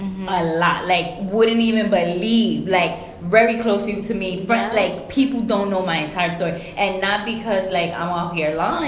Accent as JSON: {"language": "English", "town": "New York City", "region": "New York", "country": "United States", "said": "Like, it was just love because we're from New York City."}